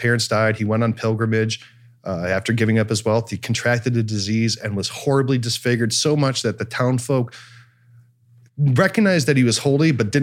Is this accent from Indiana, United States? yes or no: no; Cleveland, Ohio, United States; I'm from Cleveland. You know, there's a lot of heartache.